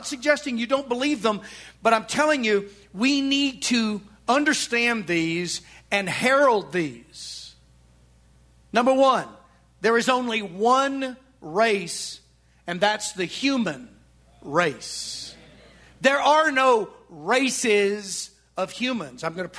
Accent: Arkansas, United States; I didn't believe that growing up in Western Arkansas.

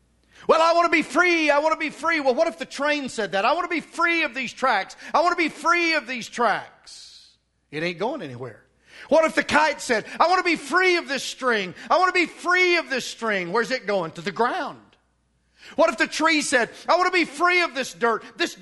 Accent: Van Buren, Arkansas, United States; I grew up in Van Buren, Arkansas, as most of you know

